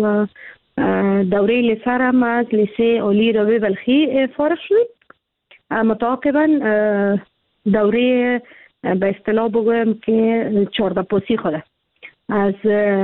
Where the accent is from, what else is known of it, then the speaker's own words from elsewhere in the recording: Kabul, Afghanistan; متولد کابل هستم. در کابل زاده شدیم، در کابل کلان شدیم،